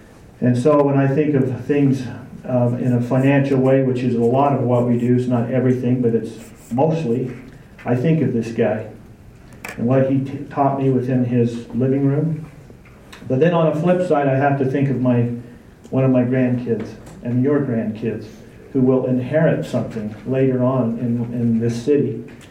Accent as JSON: {"language": "English", "town": "American Fork", "region": "Utah", "country": "United States", "tie": "born or raised there", "said": "But I have been born and raised in American Fork. This is a little history on me. I am a business owner in American Fork."}